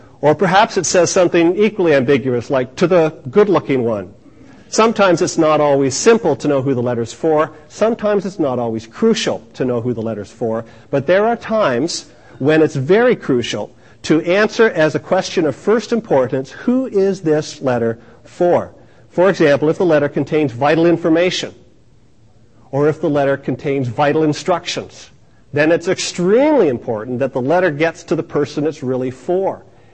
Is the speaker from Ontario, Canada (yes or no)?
yes; Kingston, Ontario, Canada; born there; I have lived in Kingston three times in my life. I lived there in the 50s. I was born in Kingston, lived there for a couple of years.